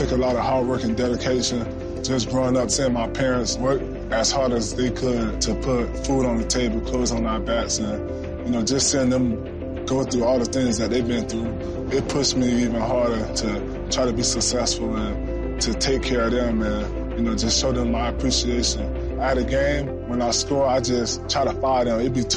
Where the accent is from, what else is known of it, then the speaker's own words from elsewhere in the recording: Miami, Florida, United States; But I was born and raised here in Miami.